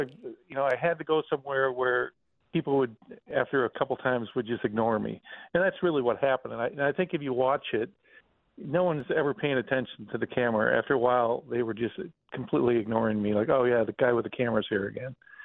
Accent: Janesville, Wisconsin, United States; I'm from Janesville. So if we drove from Janesville to Madison, I mean, that's halfway.

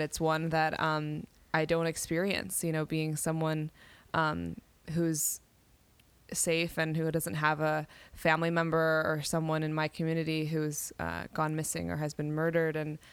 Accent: New York City, New York, United States; You know, I'm born and raised in New York City.

